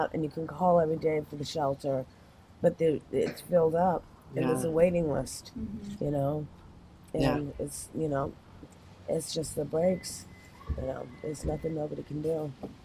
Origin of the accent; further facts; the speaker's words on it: New York, United States; also born or lived in New Hampshire; I grew up in New York till about 9. Okay. And then, my family moved to New England, New Hampshire.